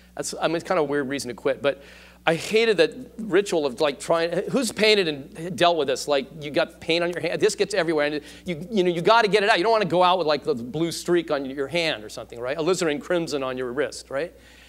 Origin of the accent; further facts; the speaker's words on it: Van Nuys, California, United States; So I grew up in Van Nuys, not far from here, near Van Owen and Balboa.